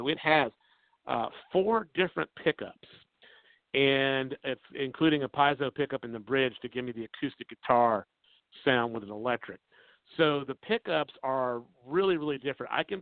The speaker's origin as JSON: {"language": "English", "town": "Jacksonville", "region": "Florida", "country": "United States", "also_born_or_lived": "Green Cove Springs", "said": "I'm originally from Jacksonville. Well, actually Greenco Springs, Florida, then Jacksonville, Florida, about a 30-minute difference, and now Macon, Georgia."}